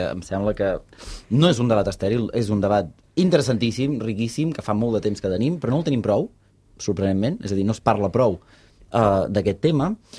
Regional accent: Barcelona, Catalonia, Spain; Jo sóc de Vallcarca. Doncs què som? Som ciutat o som muntanya? Estem ja al límit.

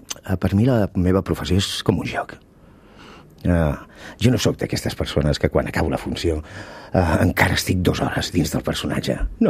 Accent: Mataró, Catalonia, Spain; Tu i jo som de Mataró.

